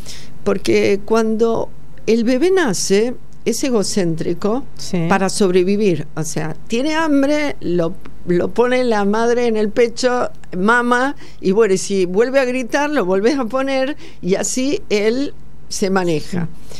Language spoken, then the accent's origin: Spanish; Córdoba, Argentina; es cordobesa como yo.